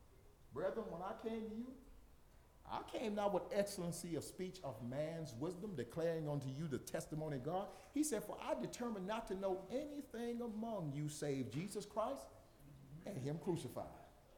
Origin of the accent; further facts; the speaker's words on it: Illinois, United States; Right here in Virginia. Where are you from? Ohio. And I'm from Illinois.